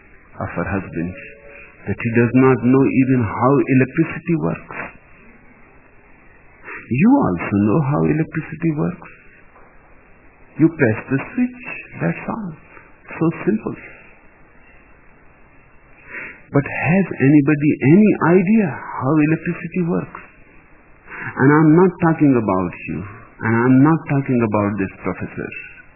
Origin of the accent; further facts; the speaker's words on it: India; born there; By accident, I am born in India, but I am not an Indian.